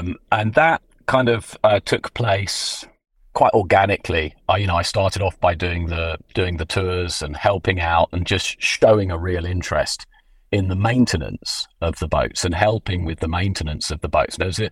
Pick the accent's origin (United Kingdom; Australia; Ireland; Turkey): United Kingdom; Cambridge, East of England; now in United States; So I grew up in Cambridge. I actually grew up in the town till I was about nine.